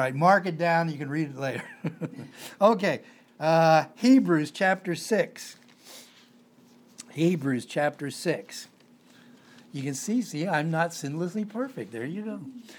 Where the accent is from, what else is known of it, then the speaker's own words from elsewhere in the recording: Pennsylvania, United States; born there; also born or lived in California / New Mexico; now in Portland, United States; I was born in Pennsylvania, and then I went all around the country, ended up in California, and then ended up in New Mexico.